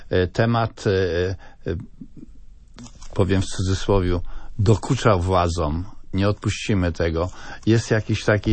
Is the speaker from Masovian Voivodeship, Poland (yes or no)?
yes; Ostrołęka, Masovian Voivodeship, Poland; born there; Ja urodziłem się w Ostrołęce